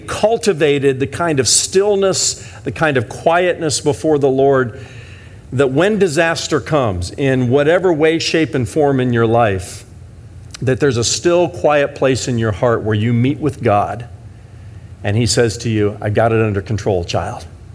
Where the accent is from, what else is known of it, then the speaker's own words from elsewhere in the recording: Fort Wayne, Indiana, United States; I grew up in Fort Wayne, Indiana, and it was the Tri-Cities region because three rivers came together in Fort Wayne.